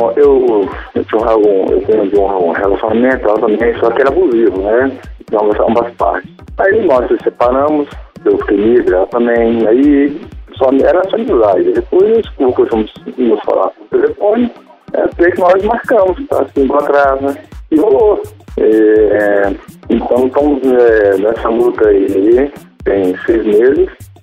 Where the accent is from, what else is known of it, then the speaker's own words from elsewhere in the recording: Vitória, Espírito Santo, Brazil; Eu sou de Vitória, Espírito Santo.